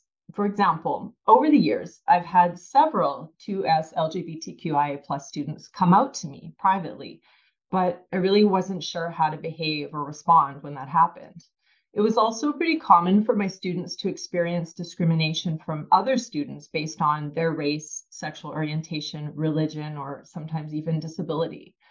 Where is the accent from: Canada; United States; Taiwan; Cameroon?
Canada; Vancouver, British Columbia; now in Kamloops, Canada; I'm originally from Vancouver, and I grew up in the land of the unceded and ancestral territory of the Musqueam, Squamish, and Tsleil-Waututh nations.